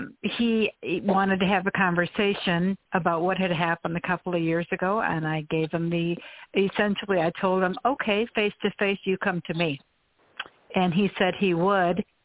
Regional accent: Florida, United States; I'm from Florida.

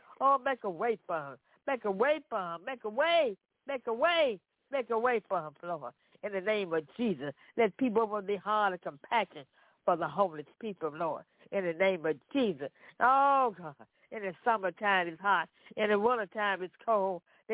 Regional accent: Memphis, Tennessee, United States; This is City Prosperity Broadcast. I'm from Memphis, Tennessee.

